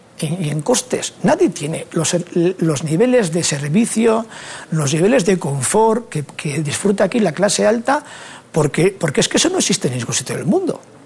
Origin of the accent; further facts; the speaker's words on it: San Sebastián, Basque Country, Spain; Yo vengo de San Sebastián, que es una zona riquísima, con gente industrial